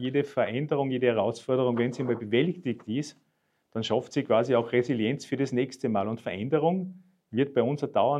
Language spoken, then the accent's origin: German; Salzburg, Austria; dass ich eben als Salzburger an 2 Standorten arbeite